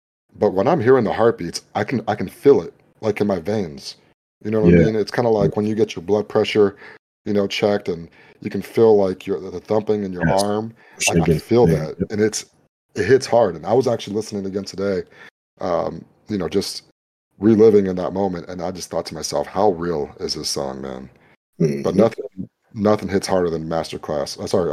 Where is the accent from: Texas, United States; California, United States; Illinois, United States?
California, United States; was one of my favorite songs just because I'm from California.